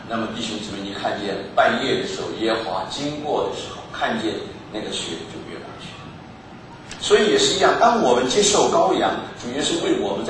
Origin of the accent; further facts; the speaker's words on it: China; 今天我们中国人听见这句话没有什么太深的印象